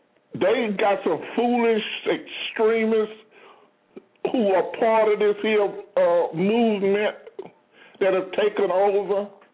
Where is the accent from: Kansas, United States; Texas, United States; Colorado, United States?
Texas, United States; you hear this old silly Texan in my hometown, my senator, John Cornyn, say that crazy talk.